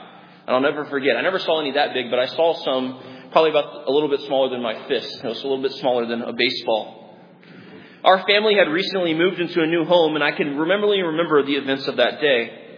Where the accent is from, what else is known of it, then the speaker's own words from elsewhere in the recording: Arlington, Texas, United States; But another strong F3 tornado struck near where I was growing up in Arlington, Texas.